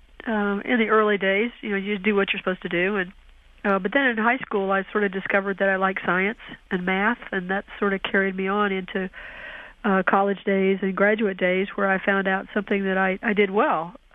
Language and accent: English; Alabama, United States; Well, I just sort of had an ordinary childhood growing up in Alabama. I had three brothers and two sisters.